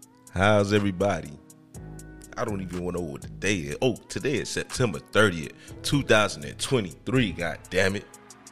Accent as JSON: {"language": "English", "town": "Miami Gardens", "region": "Florida", "country": "United States", "lives_now": "Pembroke Pines, United States", "said": "you know I'm a podcaster from Miami Gardens, Florida. You know what I'm saying? I'm based off in Pembroke Pines."}